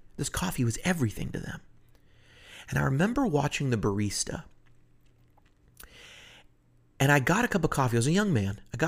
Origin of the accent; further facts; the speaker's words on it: San Francisco, California, United States; moved away as an adult; now in Nashville, United States; I mean, I grew up in San Francisco. I lived there for 30 years before I moved to Nashville.